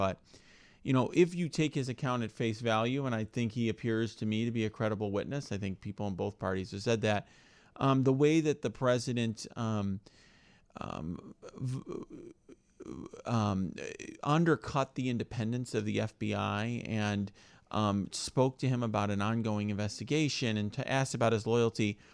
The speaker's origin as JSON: {"language": "English", "country": "United States", "said": "I mean, as an American, I'll start at a very broad level. One thing that I'm concerned about as an American is that we've been divided as a country."}